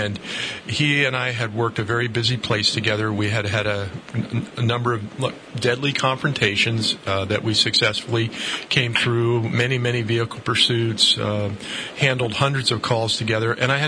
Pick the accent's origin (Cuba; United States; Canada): United States; East Coast; I grew up on the East Coast. I grew up, and I went to Woodstock.